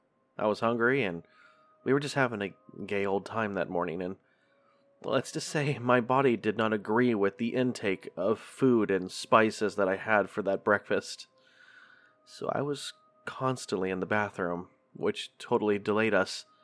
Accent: Fort Worth, Texas, United States; We're from the Fort Worth area, but we like to travel in the outskirt areas when it comes to camping.

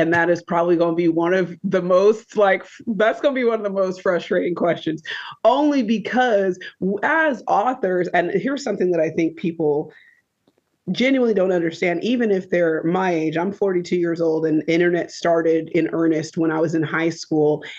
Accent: California, United States; I raised him in Montreal, Quebec. We're both, I'll say, I'm from California. He was born in California.

